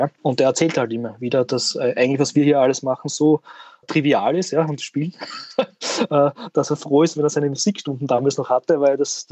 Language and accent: German; Burgenland, Austria; Ich bin ja kein Wiener, ja, hört man vielleicht auch hin und wieder, sondern ich komme aus dem wunderschönen Südburgenland, das ja an Slowenien grenzt.